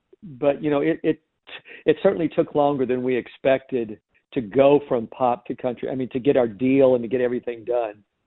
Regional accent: Kentucky, United States; You know, even though we were in LA all the time doing all these records, we, you know, we're from Kentucky.

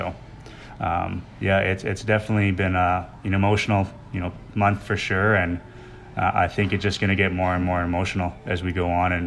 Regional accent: George Gordon First Nation, Saskatchewan, Canada; I grew up in George Gordon First Nation, and George Gordon First Nation had the last residential school of all Canada in 96. I was 6 years old.

